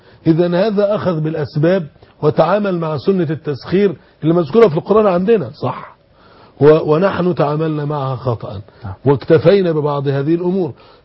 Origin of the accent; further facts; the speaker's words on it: Egypt; وسط التجار الكبار بتوع الموسكي مثلا عندنا في مصر